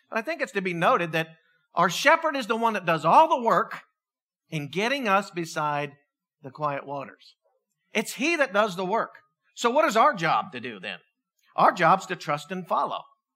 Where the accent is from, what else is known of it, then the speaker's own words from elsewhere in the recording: Pennsylvania, United States; now in Texas, United States; I was born in Texas. And so I got that going for me. I've been in Texas for 31 years. I grew up in Pennsylvania.